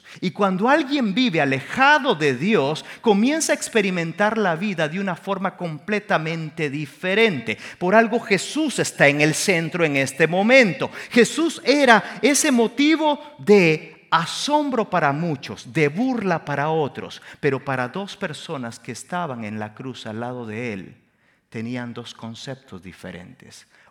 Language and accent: Spanish; El Salvador; En mi país, El Salvador, utilizamos mucho el medio de transporte que le llamamos el bus, el autobús.